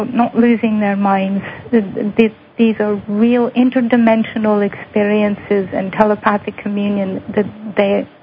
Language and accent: English; England, United Kingdom; I'm from England